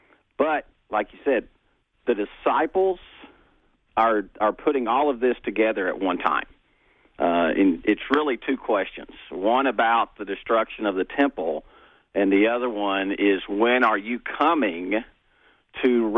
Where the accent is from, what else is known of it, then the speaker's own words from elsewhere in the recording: Texas, United States; A few weeks ago, I grew up in Texas. I was watching all the wildfires in Texas.